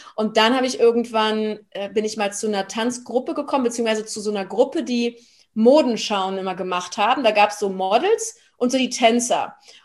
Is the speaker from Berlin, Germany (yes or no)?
yes; Berlin, Germany; Ich bin ja waschechte Berlinerin, lebe auch noch in Berlin.